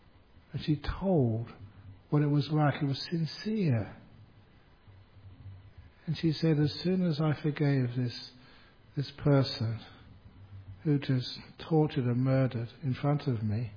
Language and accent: English; Australia; And I replied, "Oh, I am from Australia."